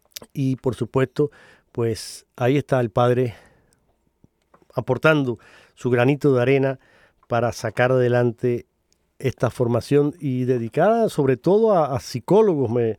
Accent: Cuba; mi tierra natal, mi querida isla de Cuba

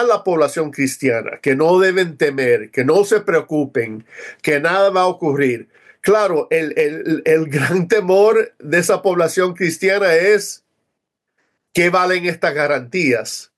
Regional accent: Syria; somos sirios

